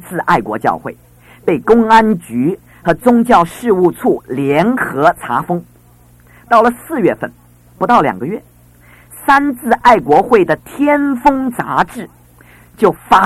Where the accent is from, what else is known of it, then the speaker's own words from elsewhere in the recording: China; 我们是中国人，爱自己的国家，爱自己的人民